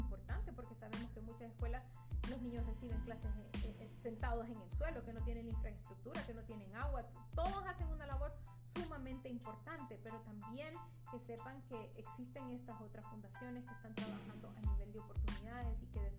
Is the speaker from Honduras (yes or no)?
yes; Honduras; den a conocer Honduras por lo que realmente somos los hondureños